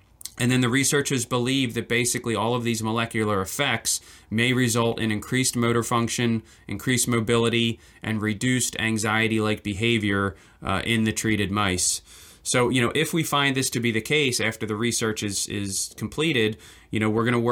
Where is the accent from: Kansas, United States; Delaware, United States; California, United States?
Delaware, United States; Delaware's ironically my home state.